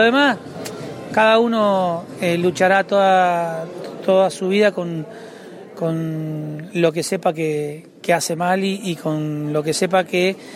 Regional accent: Argentina

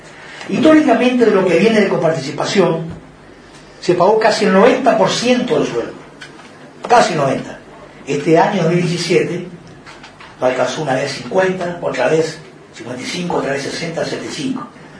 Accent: Argentina; somos todos argentinos

